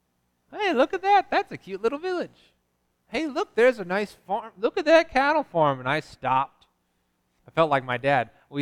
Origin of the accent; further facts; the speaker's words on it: Illinois, United States; Growing up in Illinois, I learned all the back roads.